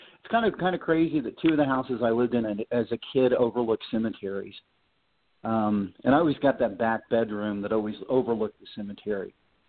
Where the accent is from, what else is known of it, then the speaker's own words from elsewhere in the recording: Louisville, Indiana, United States; Well, I grew up in Louisville, Indiana, and it's just south of Newcastle. It's halfway in between Dayton and Indianapolis off of I-70.